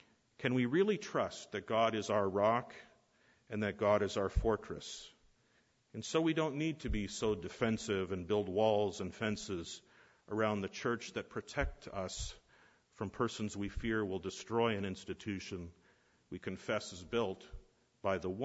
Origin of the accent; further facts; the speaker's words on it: St. Catharines, Ontario, Canada; As I've mentioned before, I grew up in St. Catharines